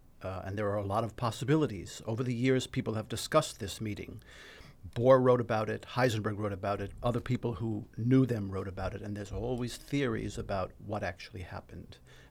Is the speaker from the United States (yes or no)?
yes; New York, United States; moved away as an adult; now in Los Angeles, United States; I was born and raised in New York. I did a lot of theater in New York. Moved to L.A. in the early 80s.